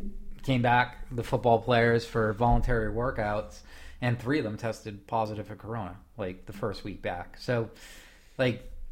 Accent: New England, United States; Like, I mean, we grew up in New England.

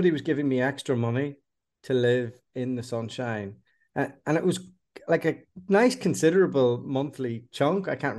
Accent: Buncrana, County Donegal, Ireland; So, like, if I was to walk into a bar in my hometown of Buncrana, high chances there's a Martin O'Donnell at the bar.

